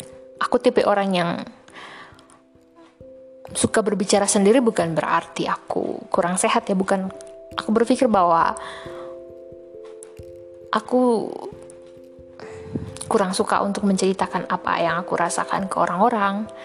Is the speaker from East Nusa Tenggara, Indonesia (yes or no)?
yes; Ruteng, East Nusa Tenggara, Indonesia; Aku dari Ruteng Flores di Nusa Tenggara Timur. Ini podcast pertama aku di usia aku yang ke-27 tahun.